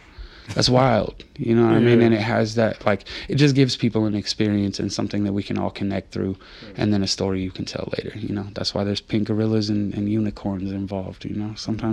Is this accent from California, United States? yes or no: yes; Wasco, California, United States; also born or lived in Manteca; But I grew up in Wasco, California, which is a small city outside of Bakersfield, California. Bakersfield was the big city to me. In high school, I moved to Manteca, Calif